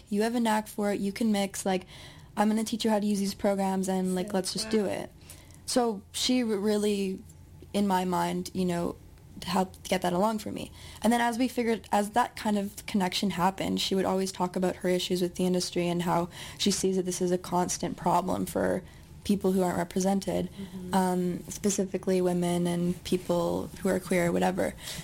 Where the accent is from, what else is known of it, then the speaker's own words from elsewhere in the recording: Coquitlam, British Columbia, Canada; So I grew up in Coquitlam and basically almost dropped out of high school and moved straight downtown